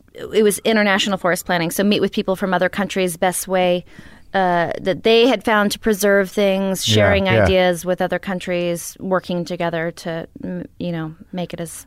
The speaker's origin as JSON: {"language": "English", "region": "Idaho", "country": "United States", "tie": "born or raised there", "also_born_or_lived": "Virginia / Oregon", "said": "Grew up in Idaho."}